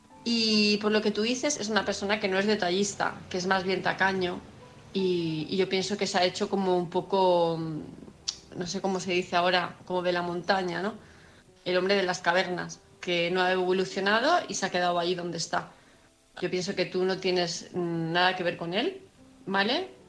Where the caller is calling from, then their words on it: Palma de Mallorca, Balearic Islands, Spain; de Palma de Mallorca